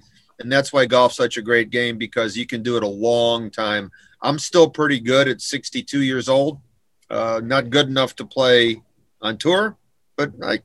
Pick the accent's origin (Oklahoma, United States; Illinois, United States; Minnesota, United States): Illinois, United States; moved away as an adult; now in New Braunfels, United States; I grew up in Illinois, and I came down here to play golf at Texas A&M way back when, and ended up meeting my wife, and we ended up settling in New Braunfels, and here I am.